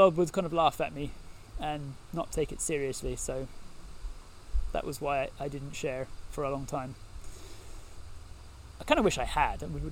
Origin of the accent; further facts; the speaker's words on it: South East England, United Kingdom; also born or lived in Aberystwyth, Wales / Jersey; First place I remember is Hampshire, which is in the south of England. I lived there for several years, and then my parents' last move was to Sussex, West Sussex, which is again along the south coast of England.